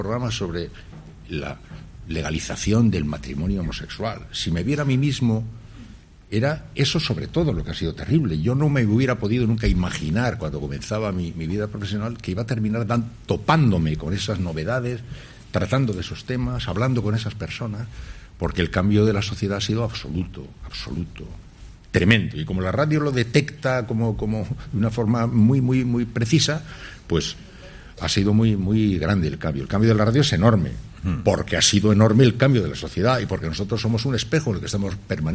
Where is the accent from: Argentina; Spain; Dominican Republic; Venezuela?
Spain; Basque Country; siendo vasco encima